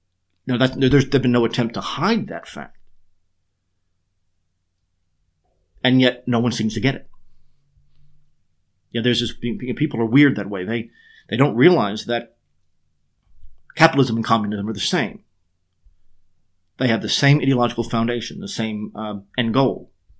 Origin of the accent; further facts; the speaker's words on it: Ireland; You know, as an Irishman, I would have taken issue with that at the time.